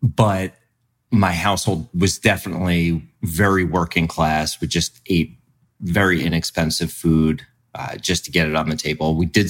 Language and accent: English; Matawan, New Jersey, United States; I grew up in Mattawan, Monmouth County.